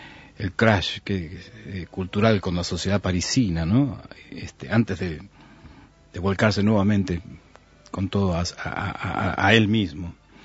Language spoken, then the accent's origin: Spanish; Argentina; now in United States; Yo me fui hace 35 años de Argentina. Vivo ya en Estados Unidos hace mucho tiempo.